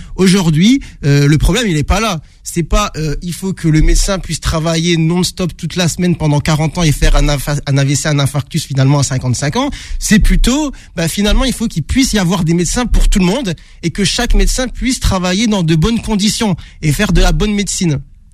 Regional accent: Tourcoing, Hauts-de-France, France; now in Paris, France; moi, je viens de Tourcoing, je viens du Nord

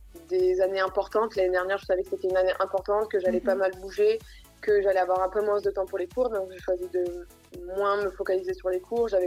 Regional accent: Billère, Nouvelle-Aquitaine, France; Enfin, je suis née à Pau, à Billère même. J'habite à Billère depuis mon enfance, mes parents habitent encore là-bas.

